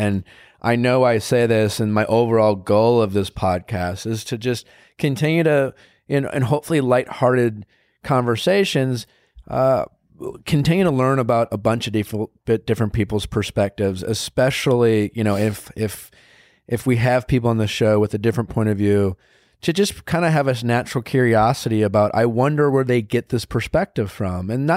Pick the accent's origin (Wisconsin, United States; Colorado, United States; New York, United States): Wisconsin, United States; Milwaukee; I've always felt different growing up in Milwaukee.